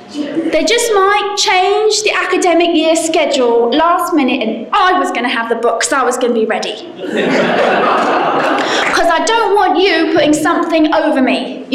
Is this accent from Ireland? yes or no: no; England, United Kingdom; moved away as an adult; now in United States; it's very cheap to live in America compared to England. So I moved to America.